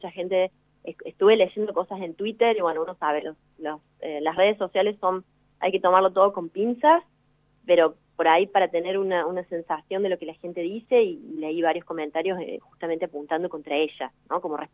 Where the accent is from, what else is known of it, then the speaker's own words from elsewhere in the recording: Córdoba, Argentina; accent: Córdoba accent; Sí, cordobesa, que es de donde soy, creo. Espero que todavía la tenga. Pero sí, yo vuelvo todos los años. De hecho, en enero me voy, estoy 2 meses allá. Así que siempre voy, estoy un par de meses y vuelvo y recupero mi tonada.